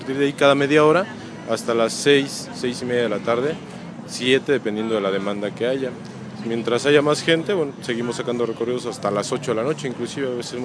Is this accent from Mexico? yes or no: yes; Querétaro, Mexico; queretanos, vale la pena que lo hagan, porque, bueno, inclusive somos de acá y no conocemos todo